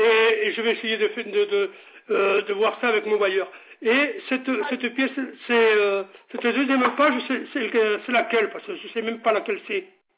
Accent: France; Quel titre de séjour? Je suis français.

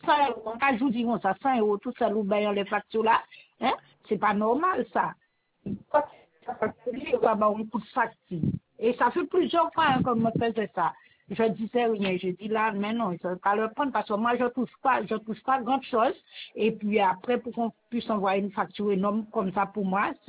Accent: Saint-François, Guadeloupe; je suis de Saint-François.

